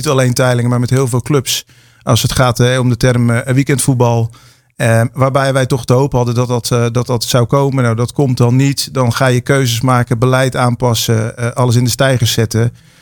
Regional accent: Sassenheim, South Holland, Netherlands; ik ben 45 jaar oud. Geboren en getogen in Sassheim, al waar ik met mijn gezin ook woonachtig ben nog steeds.

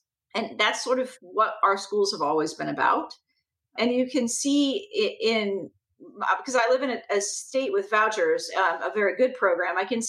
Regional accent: Indiana, United States; the voucher program in my home state of Indiana

